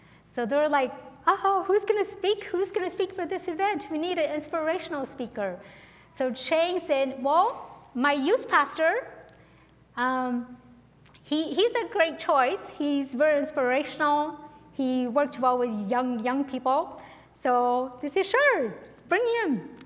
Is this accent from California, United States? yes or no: yes; Sacramento, California, United States; I grew up here in Sacramento.